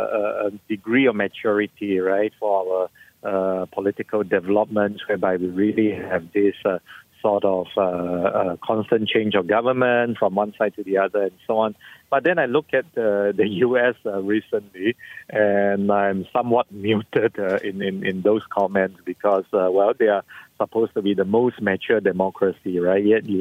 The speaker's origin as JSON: {"language": "English", "country": "Malaysia", "said": "as a Malaysian"}